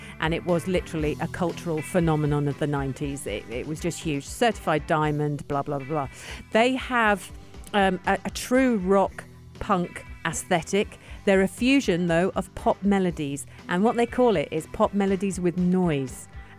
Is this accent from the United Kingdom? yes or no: yes; United Kingdom; And of course, reading this as a Brit going, the Reading Festival? Really?